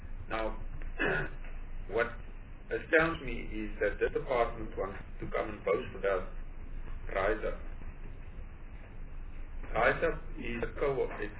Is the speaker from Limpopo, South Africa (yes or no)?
no; Northern Cape, South Africa; I'm from the Northern Cape.